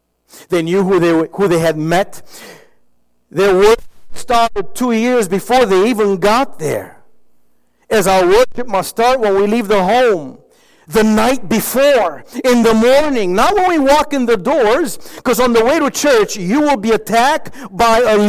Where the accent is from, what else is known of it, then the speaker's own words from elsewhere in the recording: Romania; English is a second language; I grew up back in Romania, and even there we received these American songs.